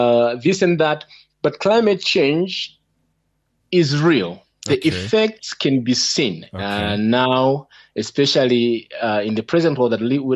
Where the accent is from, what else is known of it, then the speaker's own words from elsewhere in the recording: Zambia; I come from Zambia.